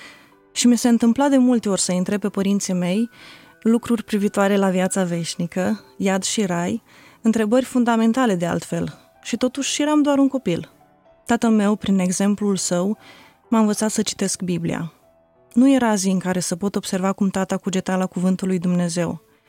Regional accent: Suceava, Suceava County, Romania; born there; M-am născut într-o familie de oameni credincioși, în frumosul oraș Suceava.

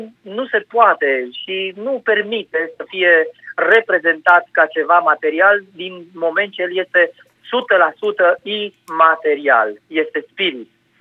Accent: Aiud, Alba County, Romania; Și pentru că sunt din Aiud, bineînțeles că am fost la părinții mei

